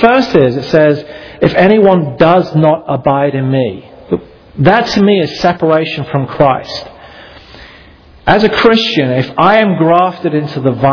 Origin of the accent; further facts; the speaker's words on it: England, United Kingdom; I mean, you may think as an English person, I use it all the time.